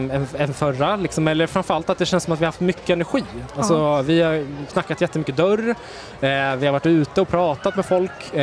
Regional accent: Järna, Stockholm County, Sweden; Nej, men jag kommer från Järna utanför Södertälje.

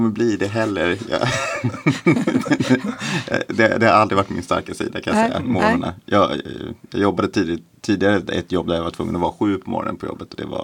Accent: Stockholm, Stockholm County, Sweden; Jag är ju född och uppvuxen i Söder.

